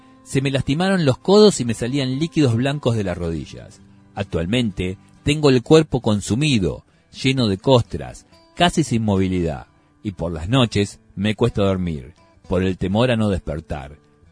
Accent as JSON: {"language": "Spanish", "town": "Basavilbaso", "region": "Entre Ríos", "country": "Argentina", "said": "yo soy de Basavilbaso, Entre Ríos, donde la gente aprendió a pasar por encima de la frustración sobre las carruzas de los carnavales."}